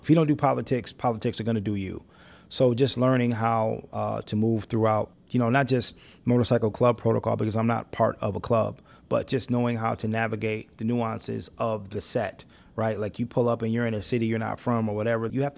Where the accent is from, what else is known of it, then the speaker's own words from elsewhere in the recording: Rockford, Illinois, United States; I grew up in Rockford, Illinois, less than a mile from the oldest family-owned Harley-Davidson dealership in the world.